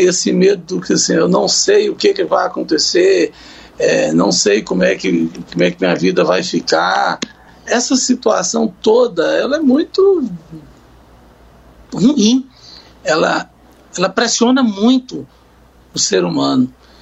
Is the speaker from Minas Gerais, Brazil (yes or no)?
yes; Montes Claros, Minas Gerais, Brazil; now in Brasília, Brazil; eu sou de Montes Claros, Minas Gerais, e vivo aqui em Brasília há 33 anos.